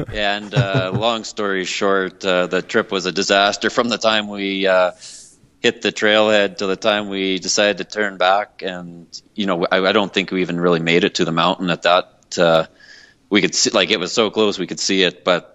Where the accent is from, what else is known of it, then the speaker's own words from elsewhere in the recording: Saskatchewan, Canada; growing up in Saskatchewan, primarily hunting whitetail and mule deer and antelope, like most people from the prairie regions do. And after I got finished school, I moved out to Alberta here